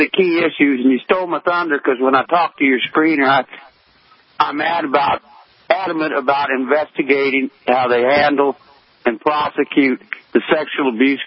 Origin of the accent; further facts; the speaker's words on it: California, United States; I grew up in Bay Area, so I'm a Frisco fan.